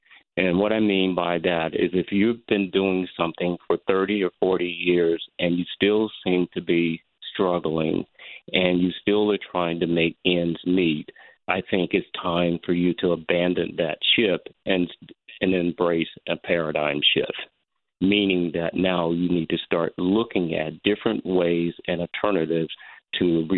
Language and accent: English; Myrtle Beach, South Carolina, United States; Yeah, you know, my roots are from South Carolina. I'm from Myrtle Beach.